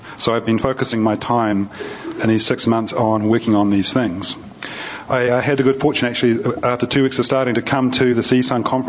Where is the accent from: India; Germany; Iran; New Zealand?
New Zealand; moved away as an adult; now in United States; I grew up in New Zealand and initially started out my life as an elementary teacher.